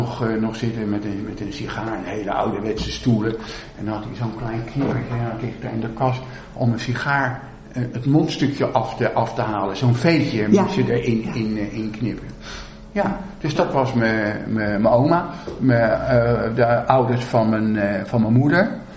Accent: Leiden, South Holland, Netherlands; geboren in het academisch ziekenhuis in Leiden. Daarin zal ik niet uniek zijn. En vervolgens heb ik tot mijn 20ste, of ietsje langer nog, in de Mors gewoond, ja. In de Jacob Katslaan.

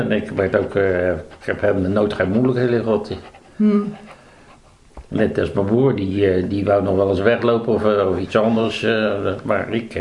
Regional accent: Leiden, South Holland, Netherlands; born there

